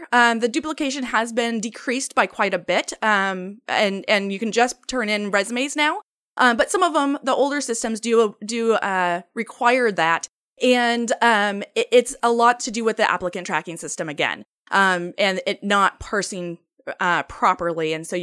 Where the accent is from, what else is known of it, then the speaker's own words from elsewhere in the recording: Portland, Oregon, United States; I'm from the Portland area here.